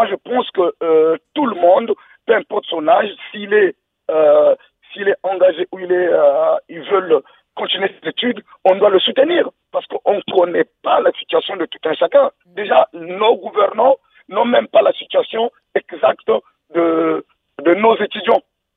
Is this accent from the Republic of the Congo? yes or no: yes; Brazzaville, Republic of the Congo; je suis congolais de Brazzaville.